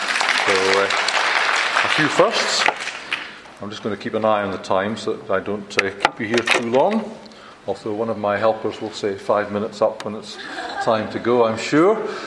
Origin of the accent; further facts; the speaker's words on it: Scotland, United Kingdom; I was born actually in this part up here in Scotland, so I'm Scottish, and my wife comes from this bit here, which is Wales, so we're not really English at all. And it might explain why my accent is a little bit different